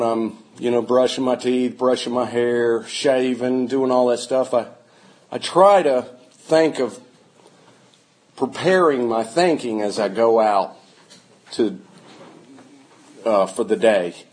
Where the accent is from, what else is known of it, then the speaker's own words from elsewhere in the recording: New Jersey, United States; born there; I was born in New Jersey.